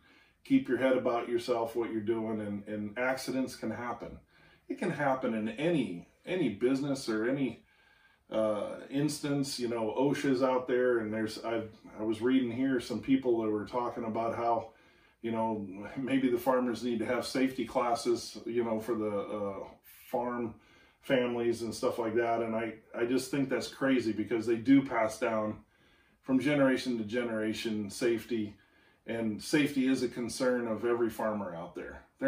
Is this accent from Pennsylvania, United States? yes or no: no; South Dakota, United States; growing up in South Dakota off and on, it's kind of a way of life, and we understood that here on the farm in South Dakota, you have it's a dangerous place